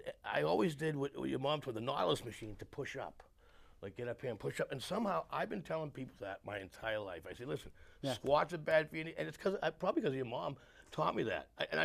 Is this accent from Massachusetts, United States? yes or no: yes; Boston, Massachusetts, United States; I am from Boston, this is what I do, how did I get here, blah, blah, blah.